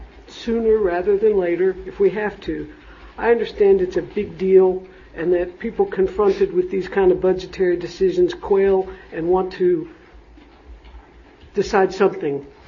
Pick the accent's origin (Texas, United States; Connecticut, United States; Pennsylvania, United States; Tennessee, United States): Texas, United States; I'm from Texas.